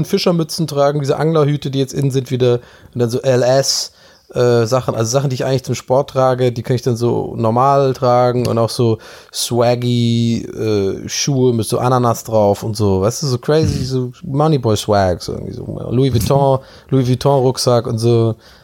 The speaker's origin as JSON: {"language": "German", "town": "Tübingen", "region": "Baden-Württemberg", "country": "Germany", "tie": "born or raised there", "said": "Wenn ich nach Tübingen gehe, dann bin ich ja in meiner Heimat."}